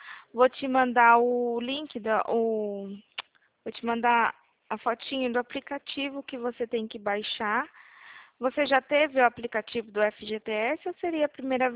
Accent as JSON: {"language": "Portuguese", "town": "Bom Jesus dos Perdões", "region": "São Paulo", "country": "Brazil", "said": "Não, mas eu sou de Perdões."}